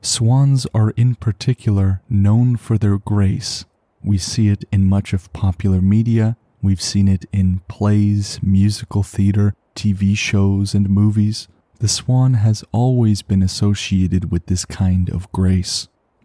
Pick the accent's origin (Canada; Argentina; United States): Canada; As a Canadian, being in the Arctic tundra just feels like being in another home.